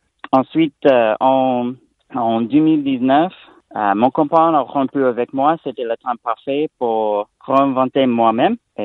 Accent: New York, United States; French is a second language; j'ai grandi à New York, à moins de 3 heures au sud de Québec, près de la ville d'Albany.

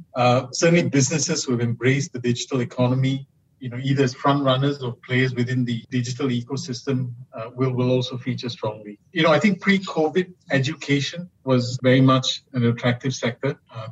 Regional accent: Malaysia; being Malaysian

